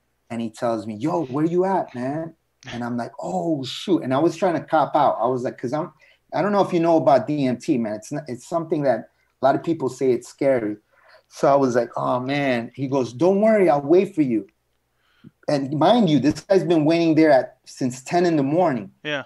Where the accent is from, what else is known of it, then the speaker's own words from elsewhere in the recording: Brooklyn, New York, United States; born there; I was born in Brooklyn